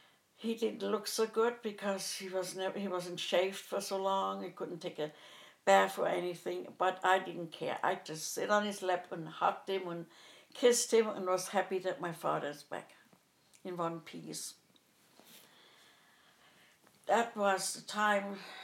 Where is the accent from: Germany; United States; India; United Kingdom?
Germany; But I grew up in West Germany, and I was very lucky because it was the liberation.